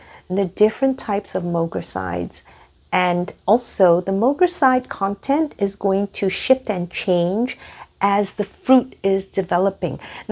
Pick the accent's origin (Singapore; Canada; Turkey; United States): Singapore; growing up in Singapore